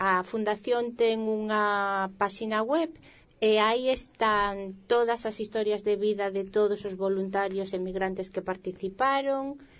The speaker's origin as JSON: {"language": "Spanish", "country": "Dominican Republic", "moved": "yes", "lives_now": "Spain", "said": "como me ha sucedido a mí, que vine de República Dominicana a España, a la comunidad de Galicia, específicamente."}